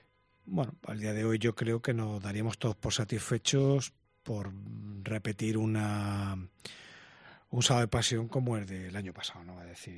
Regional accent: Jaén, Andalusia, Spain; Tú sabes que yo soy de Jaén, ¿no?

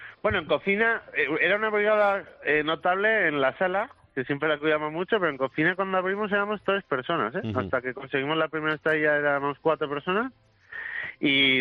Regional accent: Aragon, Spain; Soy maño, allí salimos con frío, allí fabricamos el frío.

